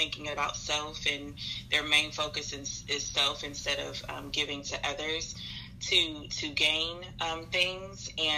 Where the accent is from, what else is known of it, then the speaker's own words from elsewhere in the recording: Columbus, Ohio, United States; I'm from Columbus, Ohio.